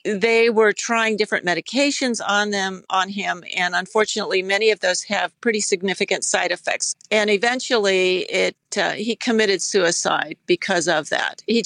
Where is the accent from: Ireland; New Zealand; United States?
United States; I just know, being an American, we don't like bullies.